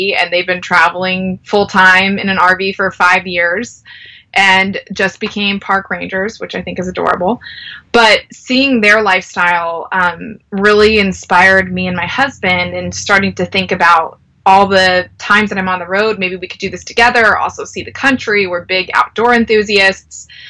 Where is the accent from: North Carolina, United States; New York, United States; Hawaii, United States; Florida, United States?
North Carolina, United States; But I am from North Carolina.